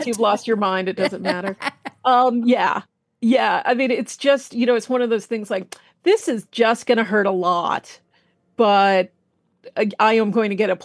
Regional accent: New York, United States; I'm from New York and I'm, you know, kind of punk goth.

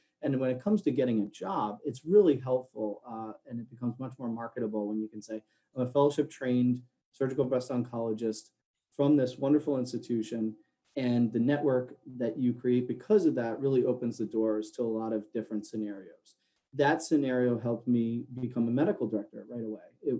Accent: Philadelphia, Pennsylvania, United States; now in Boston, United States; I'm from the Philadelphia area. She's from the Boston area. So we moved to Boston, right?

